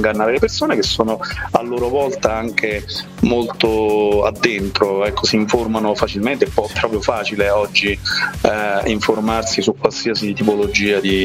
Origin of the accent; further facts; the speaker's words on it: Molise, Italy; mi dispiace dirlo da molisano